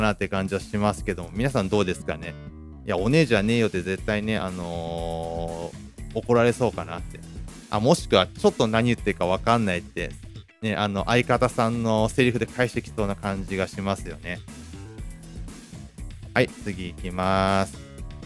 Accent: Ibaraki, Japan; もしまあ僕地元が茨城なんですけども

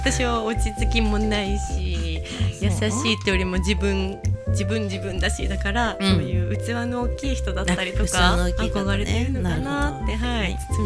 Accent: Asakusa, Tokyo, Japan; 私自身は浅草出身で、うんうんうんうん、ずっと下町で育っているんですけども

